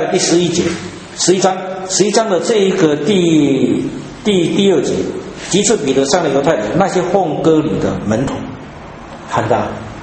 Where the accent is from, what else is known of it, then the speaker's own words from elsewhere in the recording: Taiwan; 我们台湾人奇怪，台湾人的风俗里面猪是最多的，从古到现在我们养猪事业是最发达的